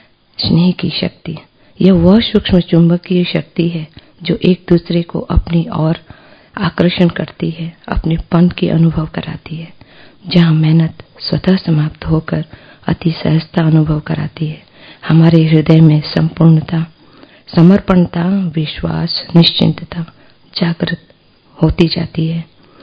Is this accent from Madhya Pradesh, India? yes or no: no; Siliguri, West Bengal, India; मैं नॉर्थ बंगाल सिलीगुड़ी से हूँ।